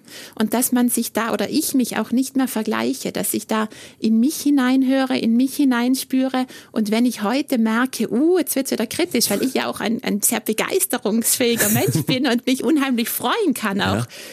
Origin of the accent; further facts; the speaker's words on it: South Tyrol, Italy; Ich bin wirklich verwurzelte Südtirolerin.